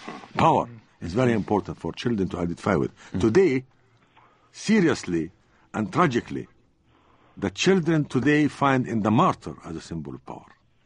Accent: Gaza Strip, Palestine; English is a second language; Look, I was brought up in Gaza, and I went to the schools in Gaza up to the high school before going to university.

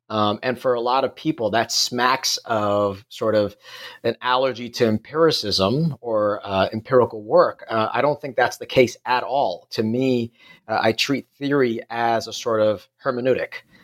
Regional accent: New York, United States; now in abroad; I grew up in New York and I lived in New York for 30 some odd years. And then I've kind of moved to the other side of the world.

